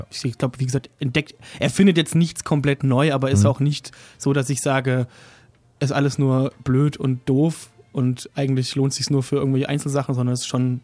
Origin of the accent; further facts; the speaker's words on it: Baden-Württemberg, Germany; weil ich bin ja aus der Rheintalebene, direkt am Fuße vom Schwarzwald